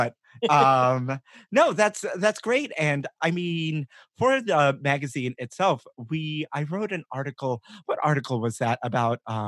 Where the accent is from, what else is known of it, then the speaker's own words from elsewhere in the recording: New York, United States; Yeah, and that's also really old school, and an old school testament, especially growing up in New York.